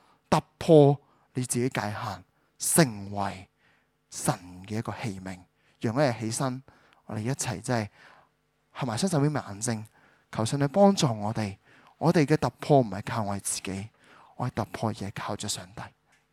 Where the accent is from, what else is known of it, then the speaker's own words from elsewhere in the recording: Hong Kong; 就给我们香港人真的用。